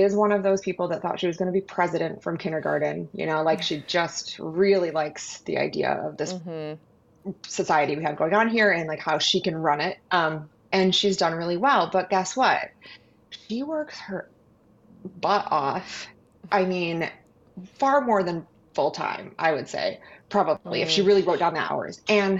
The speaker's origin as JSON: {"language": "English", "region": "Michigan", "country": "United States", "tie": "born or raised there", "said": "We grew up together in Michigan"}